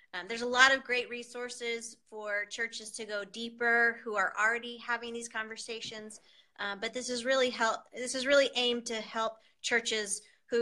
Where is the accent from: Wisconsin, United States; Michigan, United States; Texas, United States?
Texas, United States; San Antonio; now in Austin, United States; I'm originally from San Antonio, so it's good to be closer to family again. I'm part of a big family. There's six kids, and my parents still live in San Antonio